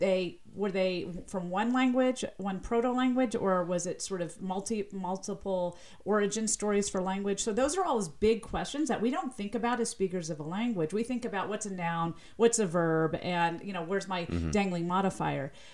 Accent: the South, United States; accent: Southern; People that remark on my slight Southern accent, it's not because I'm saying something wrong.

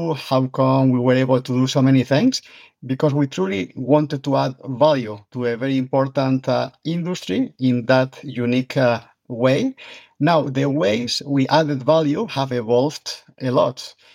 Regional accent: Spain; English is a second language; which is obviously I'm from Spain, as some of your very smart listeners will detect in my accent.

